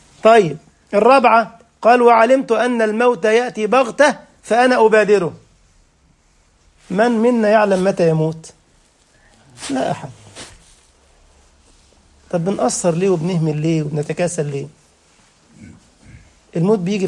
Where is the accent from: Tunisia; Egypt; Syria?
Egypt; ده بيقولوا عندنا في مصر القطار اخر صياد اسمها السبنسه، دايما في ذيل القائمه